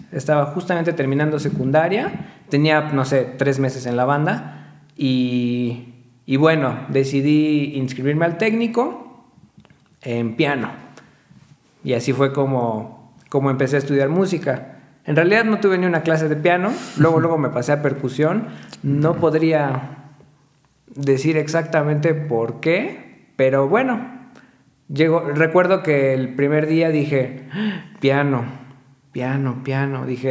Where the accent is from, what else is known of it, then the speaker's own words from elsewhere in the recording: Puebla, Mexico; Yo soy de aquí, de Puebla.